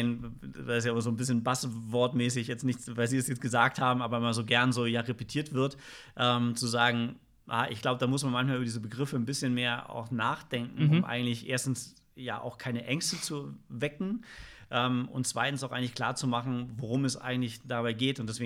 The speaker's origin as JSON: {"language": "German", "region": "Northern Germany", "country": "Germany", "said": "da passen wir als Norddeutsche auch, glaube ich, so ganz gut hin"}